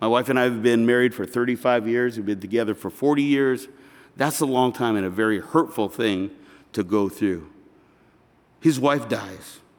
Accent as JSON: {"language": "English", "region": "California", "country": "United States", "tie": "born or raised there", "said": "My wife and I, we grew up in Southern California."}